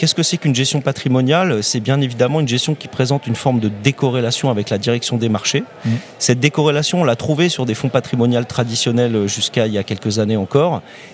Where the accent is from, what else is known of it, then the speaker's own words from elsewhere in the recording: Paris, Île-de-France, France; Alors, ce n'est pas parce qu'on est parisien et que c'est à côté de chez nous.